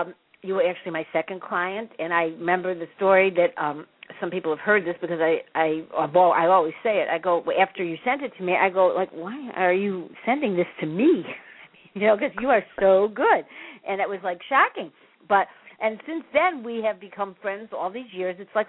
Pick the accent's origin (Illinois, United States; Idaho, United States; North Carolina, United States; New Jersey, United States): Illinois, United States; Chicago; I said, "I am from Chicago, but I still don't have to like the weather. I just can't."